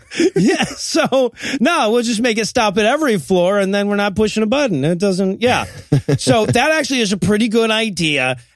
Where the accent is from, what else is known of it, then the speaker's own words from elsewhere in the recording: Georgia, United States; I grew up in Georgia, but mitzvahs was never the last word.